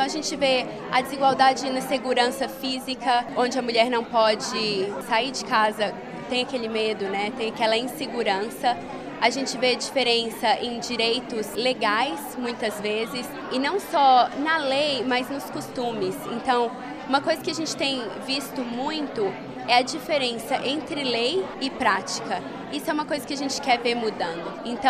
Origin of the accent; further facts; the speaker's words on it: Brazil; Bom, eu sou brasileira. Eu nasci e cresci no Brasil